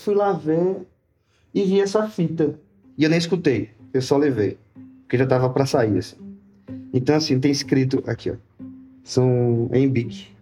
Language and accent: Portuguese; Salvador, Bahia, Brazil; now in São Paulo, Brazil; Eu cheguei em São Paulo em julho do ano passado. Sou de Salvador.